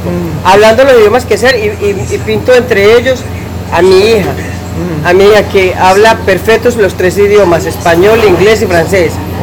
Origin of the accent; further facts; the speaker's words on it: Medellín, Antioquia, Colombia; now in United States; Yo vengo de Colombia, Medellin, Colombia. Llevo aquí 34 años viviendo.